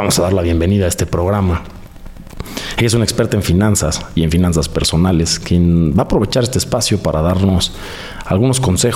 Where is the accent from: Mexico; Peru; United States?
Mexico; a mí como mexicano